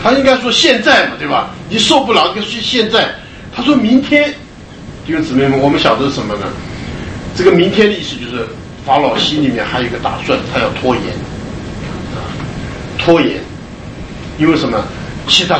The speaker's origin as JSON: {"language": "Chinese", "country": "Taiwan", "tie": "born or raised there", "said": "那我记得我小的时候在台湾啊，我们小时候到稻田里面去钓青蛙啊"}